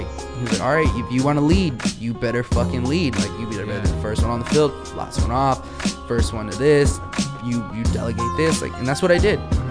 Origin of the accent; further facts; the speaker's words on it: Wilmington, United States; Like, we fuck with you, you fuck with, we're all from Wilmington.